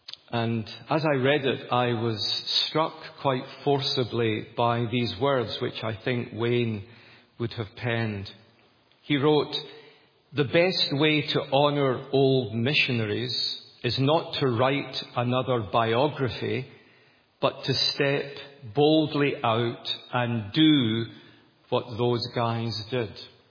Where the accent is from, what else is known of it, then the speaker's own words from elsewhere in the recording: Scotland, United Kingdom; I'm a Scot and we don't clap